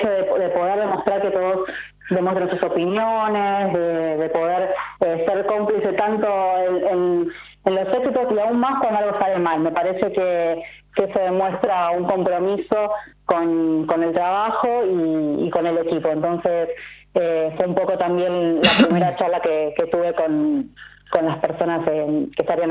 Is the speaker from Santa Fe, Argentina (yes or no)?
no; Buenos Aires, Argentina; born there; now in Ushuaia, Argentina; yo nací en Buenos Aires, hace unos años me vine a vivir a Ushuaia por motivos personales